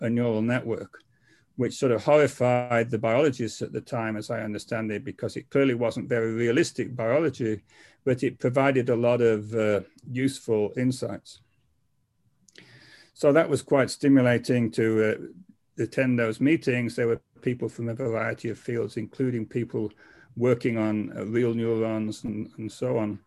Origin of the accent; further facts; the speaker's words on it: Lancaster, North West England, United Kingdom; moved away as an adult; also born or lived in London; where I grew up in England was Lancaster, which is a small town. And then I was spent the previous, before going to Santa Cruz, I was 7 years in London.